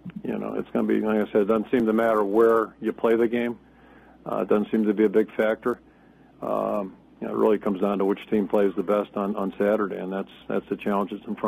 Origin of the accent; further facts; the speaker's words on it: Pennsylvania, United States; I grew up in Pennsylvania. Back in the dark ages, they used to have it as a state law that you had to wear a helmet.